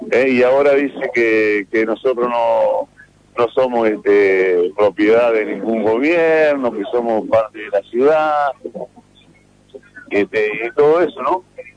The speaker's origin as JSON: {"language": "Spanish", "region": "Santa Fe", "country": "Argentina", "said": "Y como santafesino fue que me expresé"}